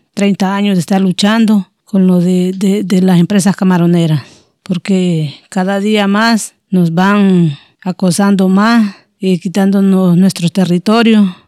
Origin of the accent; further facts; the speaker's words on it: El Triunfo, Choluteca, Honduras; vengo de Honduras, del municipio del Triunfo, departamento de Choluteca, y mi comunidad se llama Agua Caliente y pertenezco al Triunfo.